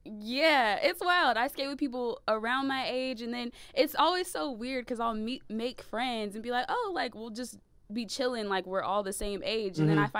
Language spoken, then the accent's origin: English; San Diego, California, United States; San Diego, originally.